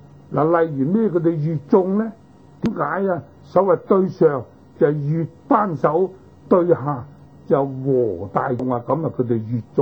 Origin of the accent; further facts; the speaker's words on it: China; 咁我哋中國人呢，所謂文人嘅品性啊，唔鍾意繁複嘅，唔鍾意長篇大論，越簡單越好